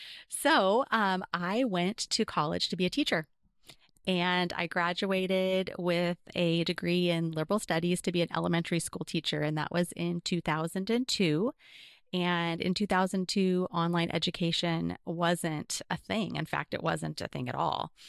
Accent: Waldport, Oregon, United States; Well, I am a coastal girl through and through. I grew up in the non-metro area of Walport on the central Oregon coast.

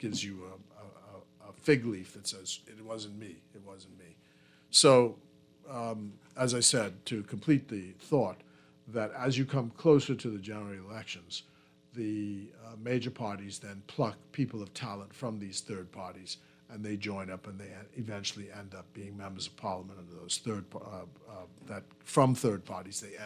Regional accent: Nassau, New Providence, Bahamas; I grew up in Centerville and Collins Avenue.

